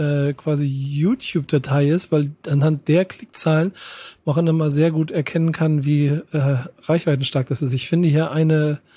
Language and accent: German; Hamburg, Germany; Und da muss man als Hamburger einfach mal sagen, habe ich ein bisschen später erst kapiert.